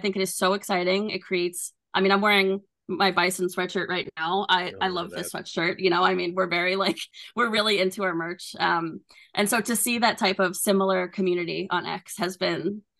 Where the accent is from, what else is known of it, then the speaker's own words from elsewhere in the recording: New York, United States; I'm from New York originally, so same thing. I'm like, back and forth Long Island